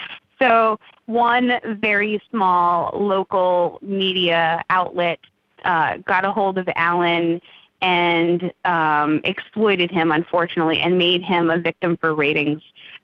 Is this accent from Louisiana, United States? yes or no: yes; New Orleans, Louisiana, United States; And I'm from New Orleans, so a parade just was a natural leap for me.